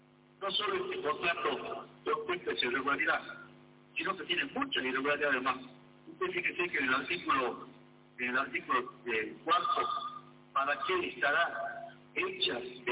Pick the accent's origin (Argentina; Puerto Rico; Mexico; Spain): Argentina; Yo soy argentino, granense